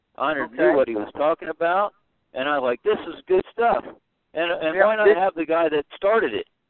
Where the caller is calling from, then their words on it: Tennessee, United States; I am in Tennessee